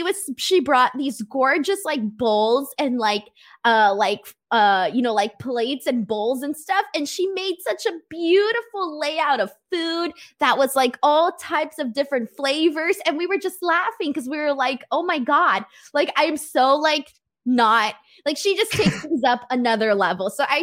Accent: United States; I'm Mexican American. Because I wasn't born in Mexico.

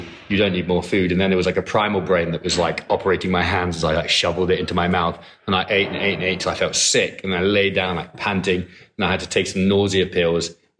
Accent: Edinburgh, Scotland, United Kingdom; moved away as an adult; now in Hong Kong; I'm from Edinburgh.

